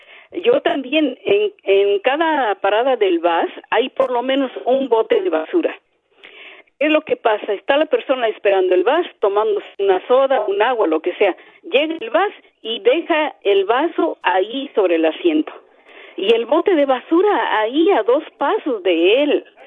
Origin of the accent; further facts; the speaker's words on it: Mexico City, Mexico; yo soy de la Ciudad de México. Allá en la Ciudad de México, si algo nos falta son botes de basura.